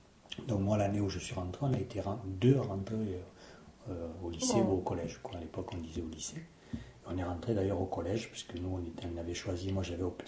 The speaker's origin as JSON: {"language": "French", "town": "Septèmes-les-Vallons", "region": "Provence-Alpes-Côte d'Azur", "country": "France", "tie": "born there", "said": "donc je suis né à Septem-les-Vallons, plus exactement au Cayolle. Je suis né à ma maison, et non pas en clinique ou à l'hôpital comme on le fait aujourd'hui"}